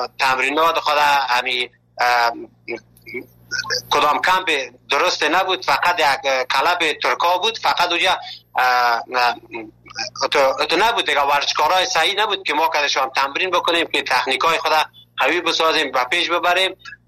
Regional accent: Afghanistan; now in Malatya, Turkey

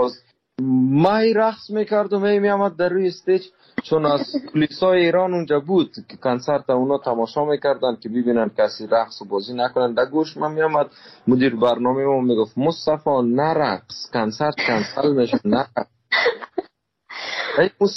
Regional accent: Afghanistan; دوستای هنرمند ما که از افغانستان آمدیم

